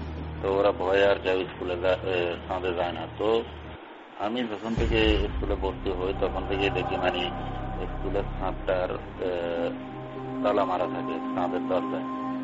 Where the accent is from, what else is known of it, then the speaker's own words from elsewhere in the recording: Feni, Chittagong Division, Bangladesh; আমি ছোট থেকে বড় হয়েছি ফেনী জেলার পুলিশ কোয়ার্টারে, ওখানে আমাদের বাসা ছিল